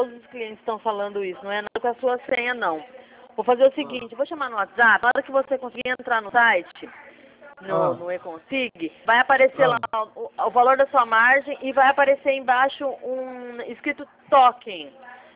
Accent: São Paulo, Brazil; Sou do estado de São Paulo.

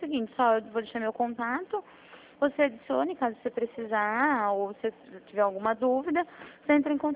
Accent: Araras, São Paulo, Brazil; Eu sou daqui de Araras.

